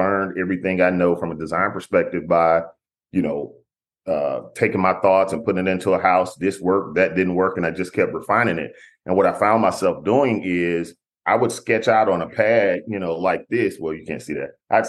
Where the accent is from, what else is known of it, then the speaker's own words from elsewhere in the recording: Houston, Texas, United States; Now, I'm just a kid growing up in Fifth Ward. If you ever heard the … that's where … they from Fifth Ward in Houston, Texas, right east of downtown. So, you know, I was just a kid from the hood